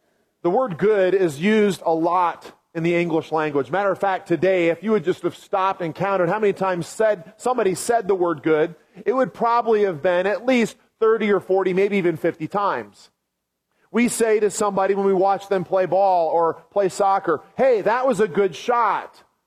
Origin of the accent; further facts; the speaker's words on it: Kansas City, Missouri, United States; When I grew up in Kansas City, we had a place in Branson, Missouri, called Silver Dollar City that we went to a lot as a kid.